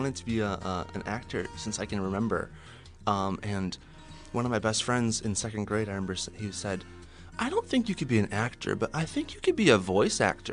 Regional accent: Medina, Ohio, United States; now in Pittsburgh, United States; Oh, I grew up in the middle of Ohio, small country town. I started coming to Pittsburgh around 2007.

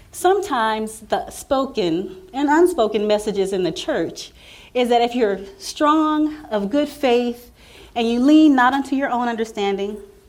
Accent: Midwest, United States; So I was raised in the Midwest by a family that pretty much migrated from the South. And so I was raised in a very firm Southern Christian Baptist faith, very traditional.

